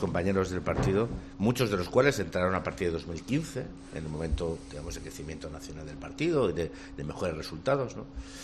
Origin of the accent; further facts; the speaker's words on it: Catalonia, Spain; Cataluña a formar parte de una consejería? Yo digo, sí. Eso no le dudaría nada, diría sí. Porque es mi tierra.